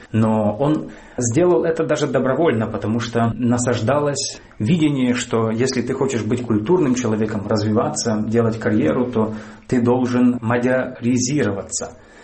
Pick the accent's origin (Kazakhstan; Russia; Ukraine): Ukraine; Zakarpattia Oblast; Я из Закарпатья, но когда я читаю его стихи, мне кажется, что там нету содержания.